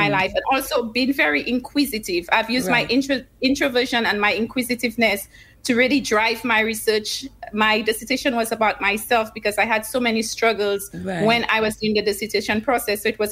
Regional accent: Sauzay, Choiseul, St. Lucia; Yes, I was born in St. Lucia. I come from a very tiny community in Lafarge-Choiseul called Sauzay. I was raised in a two-parent family household and beautifully situated between two brothers

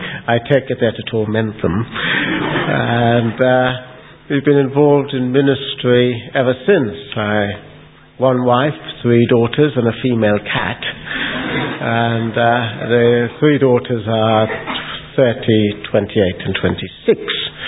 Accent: Guyana; born there; I was born in Guyana, South America. My father's side were both father and mother from British India, and father's side from Northern India, and my mother's side from the Northwest frontier.

